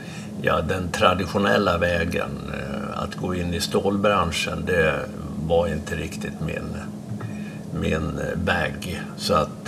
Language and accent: Swedish; Fagersta, Västmanland County, Sweden; Men jag har bott huvuddelen av min uppväxt i Fagersta.